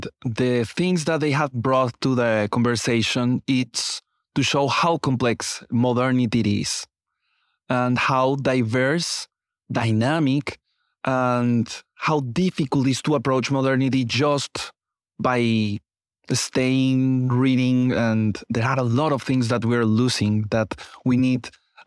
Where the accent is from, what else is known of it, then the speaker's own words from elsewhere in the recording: Bogota, Bogotá Capital District, Colombia; English is a second language; now in Boston, United States; I am from Colombia, from Bogota. It is a beautiful city full of crowd noises. We don't have metro. We don't have the train.